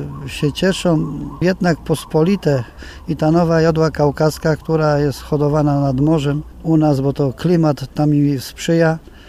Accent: Pruszków, Greater Poland Voivodeship, Poland; Ja pochodzę z Pruszkowa, tu spod Kalisza.

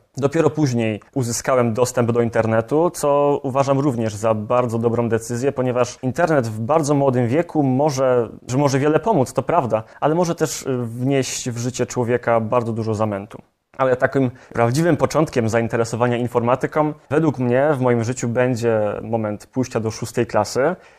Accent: Nowe Skalmierzyce, Greater Poland Voivodeship, Poland; Pochodzę z małej miejscowości niedaleko Kalisza, Nowe Skalmierzyce. Nie taka mała, ale jednak zdecydowanie mniejsza niż Kalisz.

